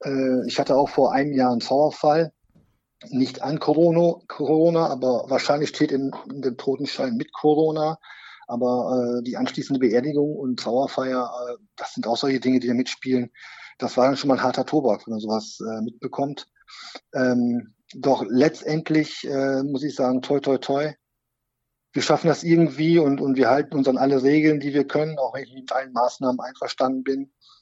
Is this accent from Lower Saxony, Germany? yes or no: yes; Lower Saxony, Germany; born there; now in Neidenstein, Germany; ich komme gebürtig aus Niedersachsen eigentlich und bin damals auch schon mit unserem Fußballverein damals in der Jugend öfters mal zum Bökelberg gefahren. Und jetzt hier im Kraichgau, also zwischen Sinsheim und Heidelberg gelegen, im kleinen Ort Neidenstein